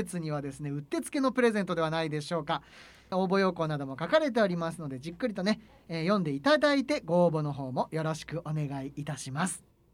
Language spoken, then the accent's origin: Japanese; Akita, Japan; 私秋田の出身ですのでね、